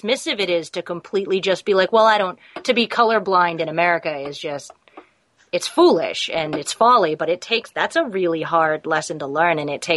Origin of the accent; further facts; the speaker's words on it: New England, United States; I'm born and raised in New England, and I got on a bus